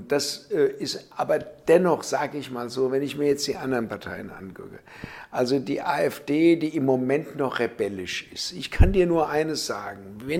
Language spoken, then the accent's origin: German; Frankfurt, Hesse, Germany; Ich komme ja aus dem Westen, wie du weißt, aus Frankfurt.